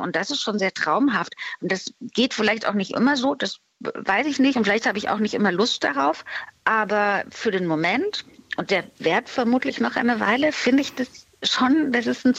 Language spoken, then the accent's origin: German; Saxony, Germany; Also ich komme aus Sachsen, da wohne ich auch noch.